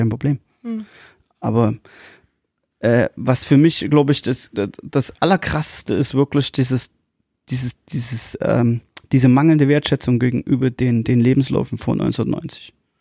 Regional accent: East Germany, Germany; born there; Ja. Geboren in der DDR. Ja. Und da lege ich auch Wert drauf, weil ich in der DDR geboren bin.

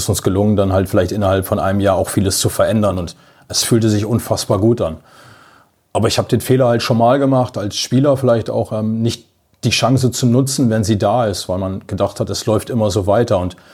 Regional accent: Osnabrück, Lower Saxony, Germany; moved away; Es ist meine Heimat. Ich bin dort geboren, ich bin dort aufgewachsen.

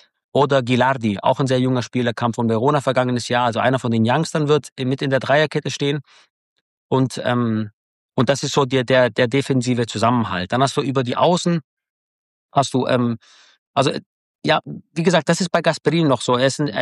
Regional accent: Hechingen, Baden-Württemberg, Germany; Und ich bin als Schwabenjunge, ich bin ja aus Hechingen, da bin ich groß geworden.

